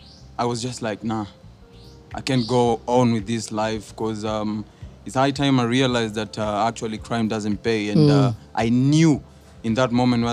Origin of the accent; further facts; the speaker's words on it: Mathare, Nairobi, Kenya; My mom told me I was born in Kiambu Hospital and I was brought up in Kiamaiko, somewhere in Mathare. Being raised up in Huruma, Mathare, Mathare North, Kariobangi, all like the Mathare constituency. So I've been raised and born there.